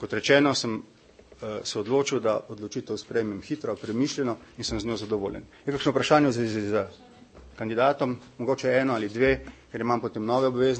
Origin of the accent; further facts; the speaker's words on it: Mura, Slovenia; Po izobrazbi sem doktor strojništva, zaposlen na Univerzi v Novi Gorici, prihajam iz Pomurja.